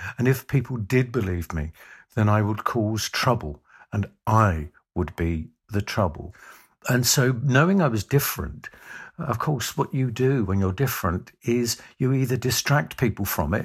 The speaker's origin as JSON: {"language": "English", "region": "London", "country": "United Kingdom", "tie": "born or raised there", "said": "Growing up in the East End of London in the 1950s into the 1960s, I was born in 1950."}